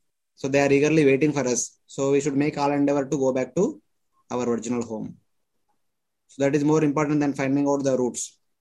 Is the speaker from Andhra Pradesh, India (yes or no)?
yes; Andhra Pradesh, India; now in Mumbai, India; I was born and brought up in Andhra Pradesh. That means I was already in the spiritual world. After coming to Mumbai, I met with an accident.